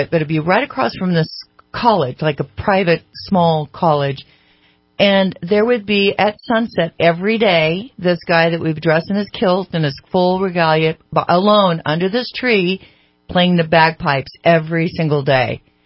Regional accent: United States; also born or lived in Nashville, United States; I was in my 20s. I'm from America.

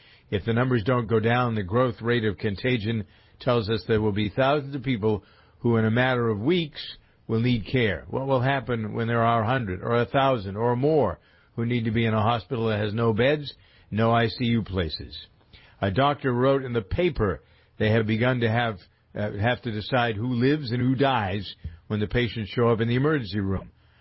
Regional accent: Framingham, Massachusetts, United States; I'm getting notices from my hometown of Framingham about what's closed.

